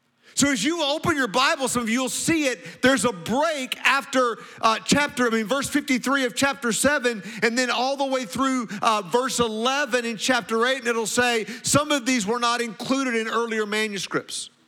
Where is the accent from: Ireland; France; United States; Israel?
United States; Walkertown, North Carolina; "I'm from Walkertown, North Carolina."